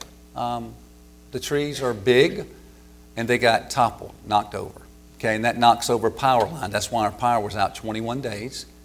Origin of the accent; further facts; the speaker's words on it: South Carolina, United States; Okay, and I'm from South Carolina. I know what big surges does to Myrtle Beach and stuff.